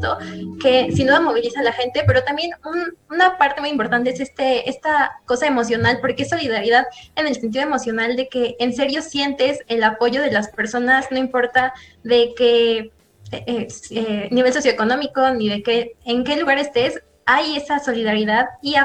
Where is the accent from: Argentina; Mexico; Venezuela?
Mexico; justamente esto refiere mucho a cómo somos los mexicanos